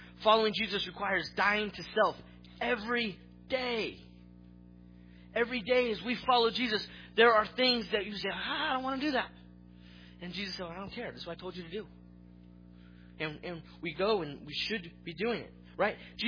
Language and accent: English; Fresno, California, United States; I grew up in Fresno, and I was actually sharing with the deacons, and we got married in Fresno